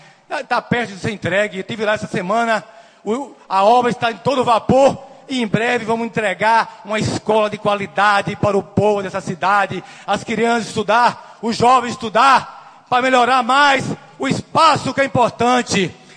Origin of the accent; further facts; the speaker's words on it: Baixa Grande, Bahia, Brazil; Quero dizer ao povo da minha terra que o nosso prefeito